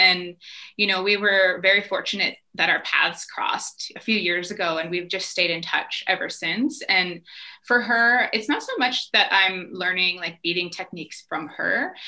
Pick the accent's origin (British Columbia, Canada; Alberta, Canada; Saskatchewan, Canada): Alberta, Canada; you know, I grew up in Alberta